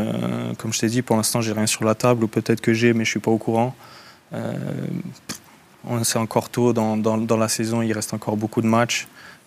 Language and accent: French; Geneva, Switzerland; Je suis genevois, on sait jamais ce qui peut se passer dans le futur.